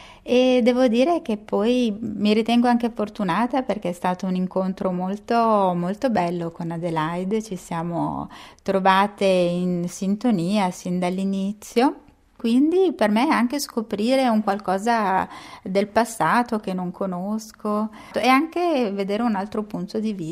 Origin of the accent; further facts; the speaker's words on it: Lugano, Ticino, Switzerland; Sono nata e cresciuta a Lugano, ho sempre lavorato